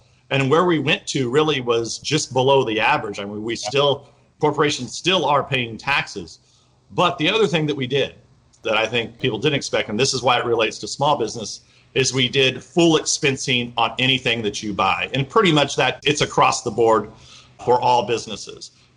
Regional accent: California, United States; But I was every week being a Californian and being on the Ways and Means Committee.

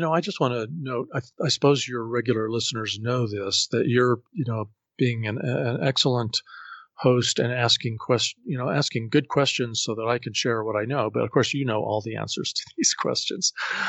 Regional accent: Colorado Springs, Colorado, United States; in the American West and in my hometown of Colorado Springs.

